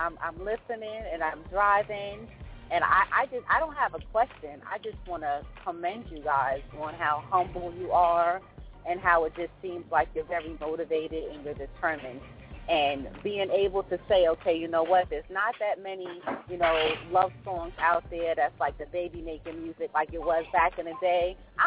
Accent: New York, United States; I'm from New York.

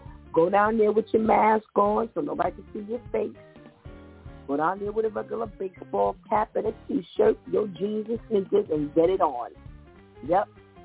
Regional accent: New York City, New York, United States; as a New Yorker, native New Yorker, you know, I've spent all my life here.

